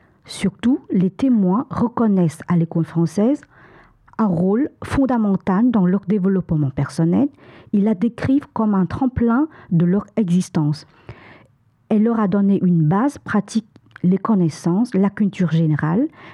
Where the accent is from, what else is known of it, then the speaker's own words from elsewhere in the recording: Vietnam; French is a second language; en tant que Vietnamienne et héritière de cette histoire